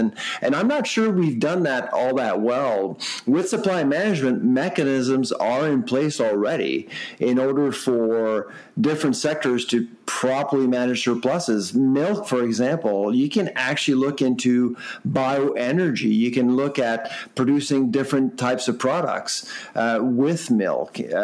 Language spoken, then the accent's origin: English; Farnham, Quebec, Canada; I grew up in Farnham, Quebec, in rural Quebec, and I saw all sorts of things going on when I was growing up.